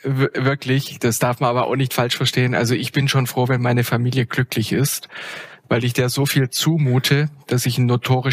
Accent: Baden-Württemberg, Germany; wir kommen aus Baden-Württemberg.

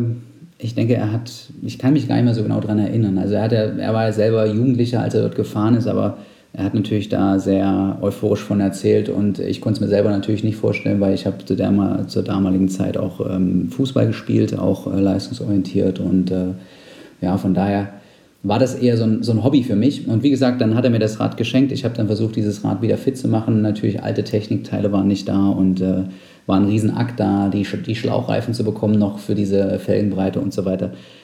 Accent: Saxony-Anhalt, Germany; ich komme aus Sachsen-Anhalt ursprünglich

